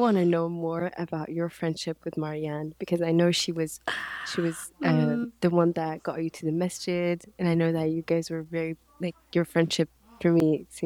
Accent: Mauritania; English is a second language; I didn't grow up in the West at all. I'm Mauritanian and I grew up in Mauritania. Being Muslim was never an issue because I'm in a Muslim country, right?

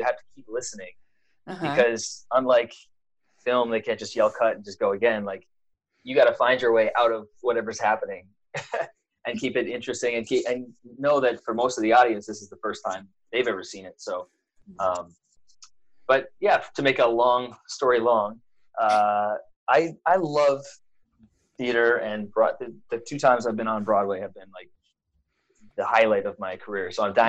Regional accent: Toronto, Ontario, Canada; Well, I grew up in Toronto

